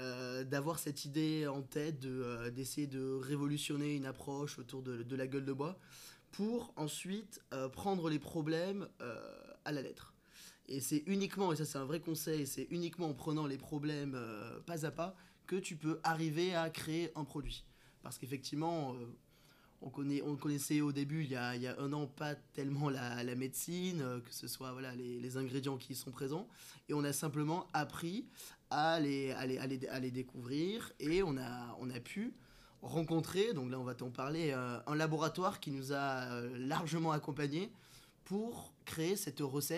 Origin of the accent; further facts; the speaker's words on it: Perpignan, Occitanie, France; donc je viens du sud de la France, de Perpignan, je suis catalan.